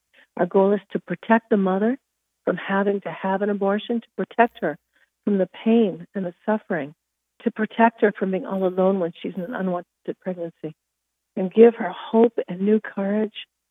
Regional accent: United States; accent: American; now in Israel; my American accent is because I moved to Israel. In Hebrew, we call it making aliyah. It means you go up to Israel.

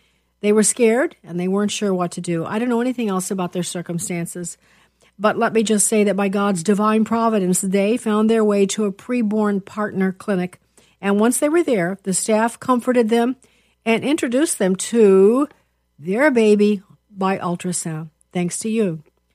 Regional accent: Chicago, Illinois, United States; because I'm from Chicago. I was there

